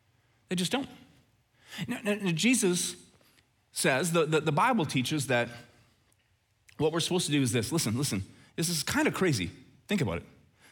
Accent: Red Deer, Alberta, Canada; if you would have gone back in time to me and my buddies growing up in Red Deer, Alberta

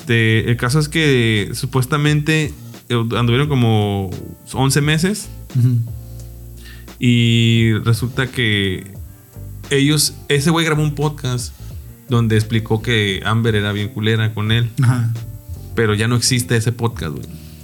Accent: Mexico; Así somos los mexicanos

